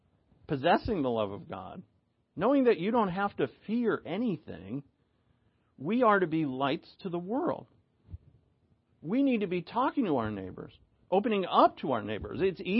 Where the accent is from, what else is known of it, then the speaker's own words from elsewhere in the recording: Rhode Island, United States; now in Oregon, United States; because I'm from Rhode Island. And when I first moved out to Oregon